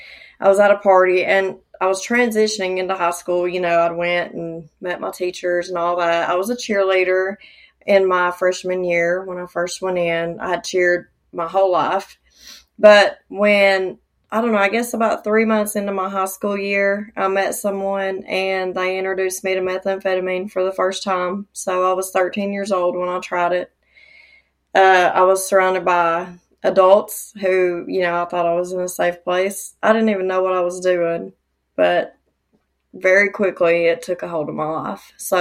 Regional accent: Dayton, Tennessee, United States; I'm from Dayton, Tennessee.

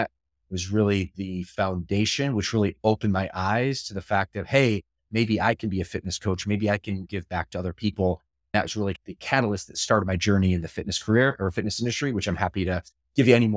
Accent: Midwest, United States; also born or lived in Atlanta; now in Southern California, United States; while I've lived in Southern California for the last 20 years, I'm originally from the Midwest, or at least I grew up. But my first 10 years, I actually grew up in Atlanta, Georgia.

